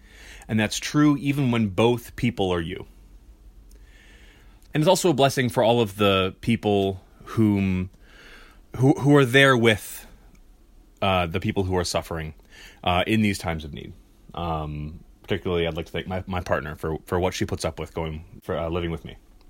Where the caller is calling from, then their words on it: Gloucester, Massachusetts, United States; I'm from Gloucester, Mass.